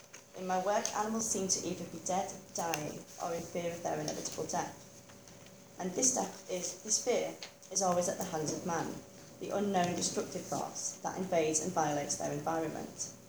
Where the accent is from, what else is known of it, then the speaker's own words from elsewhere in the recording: United Kingdom; I'm hoping to move away from this idea that as a British writer, my work depicts social commentary in the form of a rabbit.